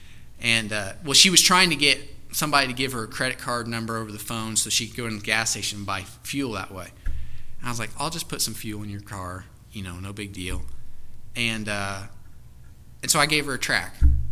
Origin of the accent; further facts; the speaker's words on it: Indiana, United States; I'm like, okay, so, I'm from Indiana.